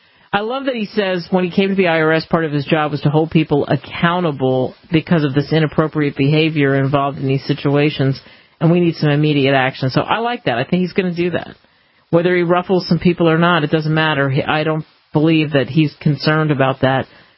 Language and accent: English; Philadelphia, Pennsylvania, United States; I want to update you on a story in Philadelphia, my hometown.